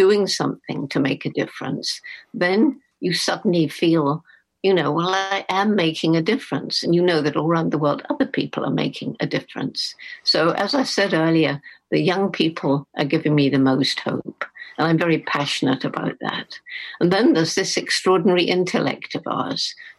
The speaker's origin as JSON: {"language": "English", "town": "Bournemouth", "region": "South West England", "country": "United Kingdom", "tie": "born or raised there", "said": "I'm speaking to you from the house where I grew up in Bournemouth in England on the south coast."}